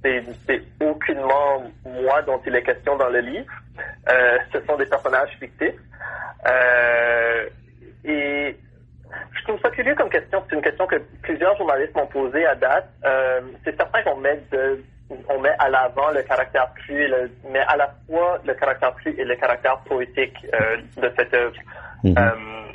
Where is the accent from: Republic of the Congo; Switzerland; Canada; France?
Canada; Moncton, New Brunswick; moved away as an adult; Moi, j'ai grandi à Moncton, donc c'est un milieu urbain. Mais c'est vrai que c'est une plus petite communauté, surtout lorsqu'on compare à Toronto ou à Montréal. Moi, je suis parti à l'âge de 19 ans